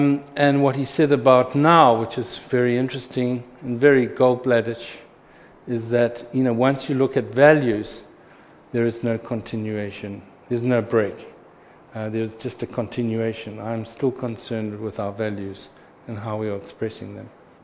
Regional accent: Pietermaritzburg, KwaZulu-Natal, South Africa; I went back to my hometown, which is near Durban, called Pietermaritzburg. I grew up there, went to school there

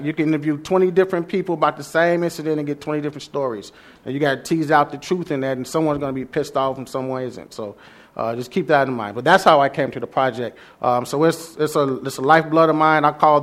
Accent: Chicago, Illinois, United States; And born and raised in Chicago, growing up, the two martyrs that were instilled in us growing up was first Emmett Till, and then Fred Hampton

